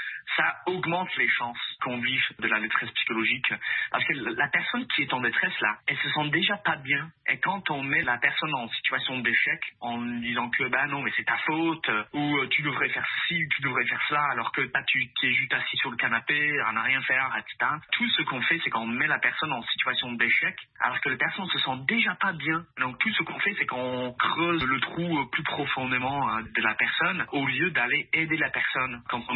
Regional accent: United States; now in Quebec, Canada; Par exemple, moi je suis originaire des États-Unis, malgré mon accent galère européen. Moi, je suis originaire des États-Unis

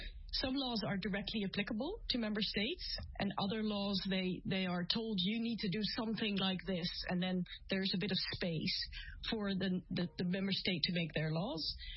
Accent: Canada; I mean, I'm from Canada, right? So I live in Canada at this time.

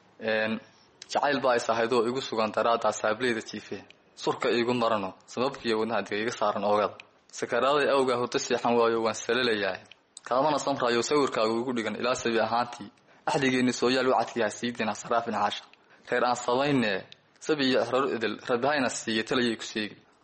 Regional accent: Caruur, Sool, Somalia; born there; waxaan ku dhashay deegaanka Caruur ee gobolka Sool.

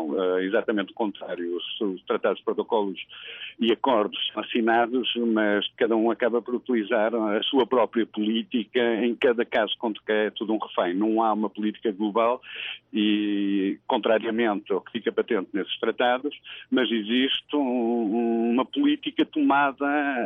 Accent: Portugal; é um livro português, eu sou português

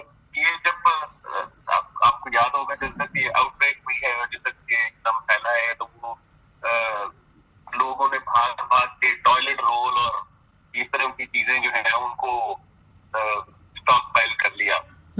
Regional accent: Lahore, Punjab, Pakistan; now in Canada; اور میں لاہور سے تعلق رکھتا ہوں، اور کینیڈا میں آلموسٹ 20 سال ہو چلے مقیم ہوں.

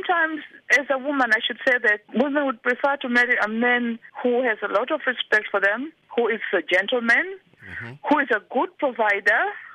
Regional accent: Tanga, Tanga Region, Tanzania; Yes, because I come from Tanga. We tend to marry people from our own area

